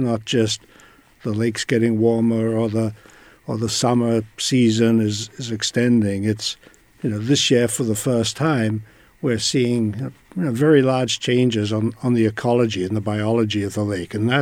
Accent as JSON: {"language": "English", "country": "Australia", "said": "I'm originally from Australia, the driest continent, and coming to Tahoe the first time, it was very alluring."}